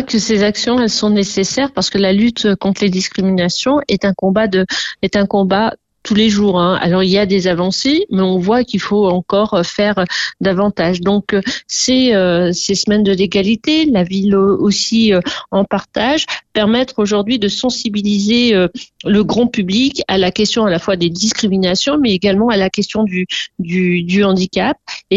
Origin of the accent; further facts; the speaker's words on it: Saint-Étienne, Auvergne-Rhône-Alpes, France; Et en tant que Stéphanois, en tant que citoyen